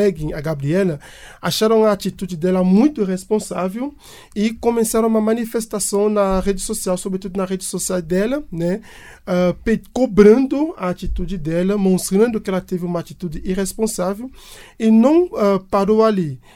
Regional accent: Cameroon; Portuguese is a second language; now in Brazil; Sou camaronês, né? O sotaque deve ter entregado aí. Sou camaronês e estou no Brasil há 10 anos.

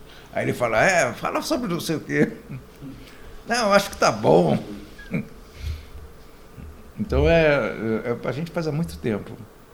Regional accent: Lebanon; eu sei fazer, eu sou libanesa

